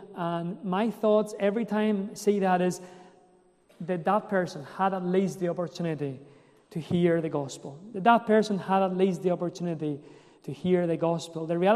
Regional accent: Elche, Valencian Community, Spain; also born or lived in Alicante; I was brought up in cities in Spain, Elche and Alicante.

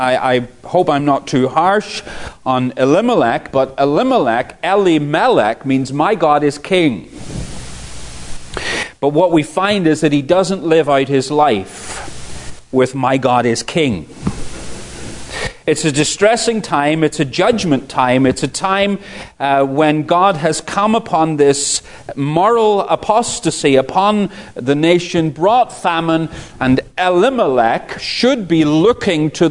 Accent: Northern Ireland, United Kingdom; I come from Northern Ireland

